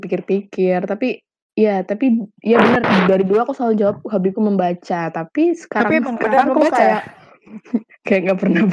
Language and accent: Indonesian; Purwokerto, Central Java, Indonesia; asalku dari Purwokerto. Tau gak ya orang-orang sama Purwokerto? Pokoknya Purwokerto tuh tempat yang orangnya ngomongnya ngapak.